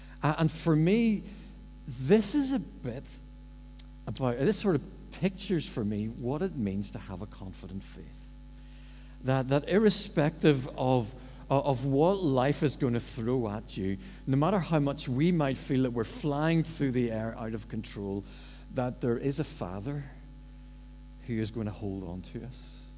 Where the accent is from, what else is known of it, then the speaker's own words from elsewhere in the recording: Lisburn, Northern Ireland, United Kingdom; I grew up in Lisburn